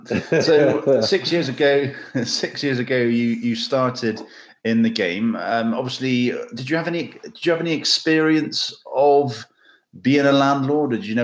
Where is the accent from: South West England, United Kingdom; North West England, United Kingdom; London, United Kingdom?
South West England, United Kingdom; Longwell Green; I grew up in Longmore Green and could always smell the Cadbury's chocolate factory from Keynsham, which is long gone now.